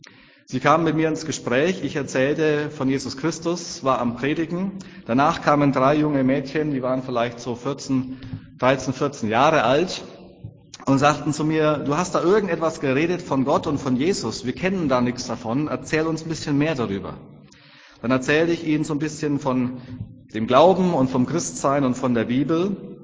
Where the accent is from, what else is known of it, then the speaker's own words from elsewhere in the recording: Germany; wir sind ja als Deutsche immer so ein bisschen Skeptiker, was Zahlen betrifft.